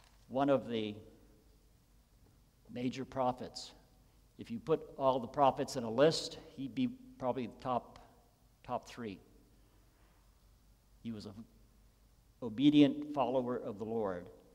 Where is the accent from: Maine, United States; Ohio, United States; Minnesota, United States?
Maine, United States; Now, we're from Maine, so we know that a lot of farmers around, and you need rain.